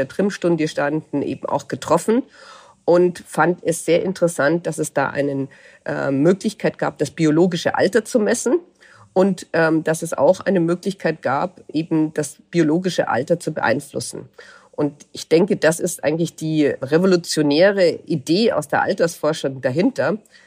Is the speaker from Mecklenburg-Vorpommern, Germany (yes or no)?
no; Munich, Bavaria, Germany; ich bin Münchnerin, ich bin deutschsprachig